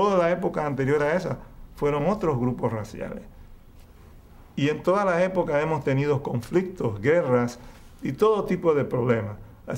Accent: Panama; Digo, yo nací aquí, yo me considero panameño, pero yo soy bicultural y le doy gracias a Dios por eso.

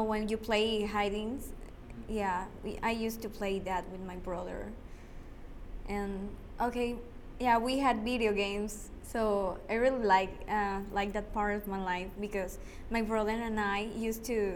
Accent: Arraiján, Panamá Oeste, Panama; English is a second language; I was born here in Panama, in Panama City. But I live in Arraiján, in the other side of the bridge, till 17, 18 years old. Then we moved to Panama.

